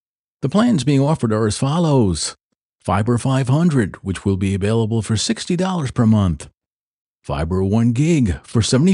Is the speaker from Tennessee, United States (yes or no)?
yes; Tennessee, United States; my home state of Tennessee is not on the list of where this service will first be available.